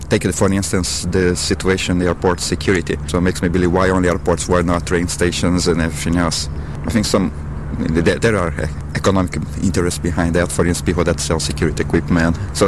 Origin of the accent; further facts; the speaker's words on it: Brazil; English is a second language; I'm from Brazil.